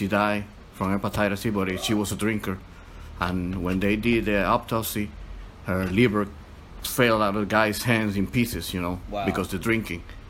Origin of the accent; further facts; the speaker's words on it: Puerto Rico; now in Chicago, United States; I'm Puerto Rican, 47 years old. I came from Puerto Rico to Chicago to a rehab.